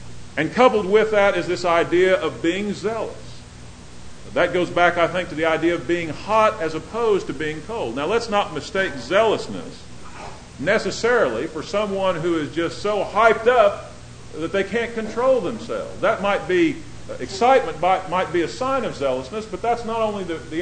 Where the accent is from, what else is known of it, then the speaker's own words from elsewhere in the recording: Denver, Colorado, United States; moved away; I come from Denver. And I guess it's natural if you live in a town and you grow up with a certain team, you kind of root for them even long after you've left that city.